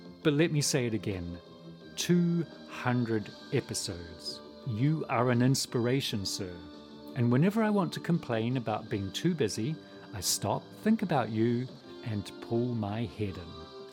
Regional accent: New Zealand; from New Zealand

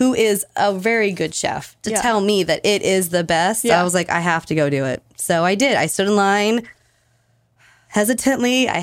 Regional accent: Fremont, California, United States; now in Livermore, United States; And we are, it is way different from when we grew up in Fremont. Like, it's a totally different town

